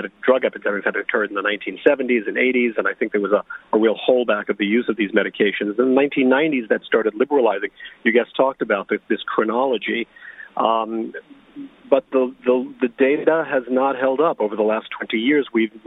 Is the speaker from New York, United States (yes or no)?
yes; New York City, New York, United States; I'm actually from New York City, and I started practicing 20, 25 years ago.